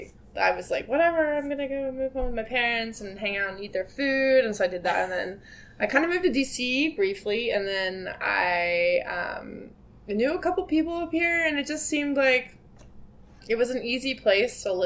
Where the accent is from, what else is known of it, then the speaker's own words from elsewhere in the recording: Virginia, United States; also born or lived in Richmond; I grew up in Northern Virginia.